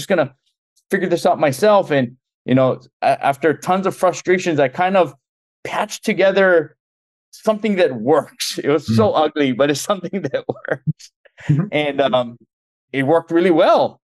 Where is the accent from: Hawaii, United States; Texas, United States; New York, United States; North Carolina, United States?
Hawaii, United States; Honolulu; So I'm from Honolulu, Hawaii.